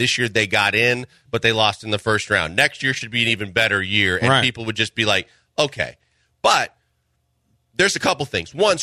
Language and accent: English; Milwaukee, Wisconsin, United States; You know, I've said all along, I'm from Milwaukee. They're done.